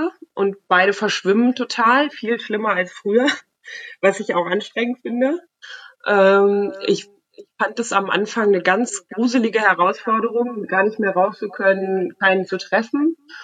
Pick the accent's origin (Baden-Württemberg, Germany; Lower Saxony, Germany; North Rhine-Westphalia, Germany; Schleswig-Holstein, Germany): North Rhine-Westphalia, Germany; born there; also born or lived in Bonn; Also ich bin am Rhein geboren, mit Blick auf den Rhein fast.